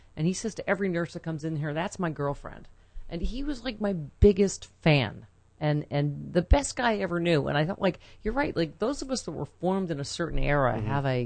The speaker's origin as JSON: {"language": "English", "town": "Buffalo", "region": "New York", "country": "United States", "tie": "born or raised there", "said": "Michael Bennett, who did Chorus Line and whatever from Buffalo, from my hometown."}